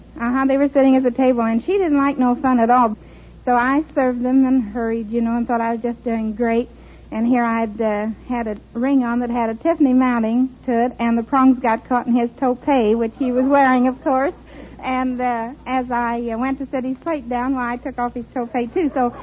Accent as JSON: {"language": "English", "town": "Vincennes", "region": "Indiana", "country": "United States", "said": "Vincennes, Indiana."}